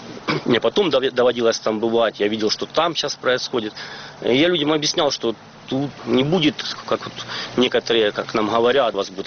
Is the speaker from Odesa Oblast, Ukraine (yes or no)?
no; Luhansk, Luhansk Oblast, Ukraine; да я такий же, як і ви, я ж луганчанин.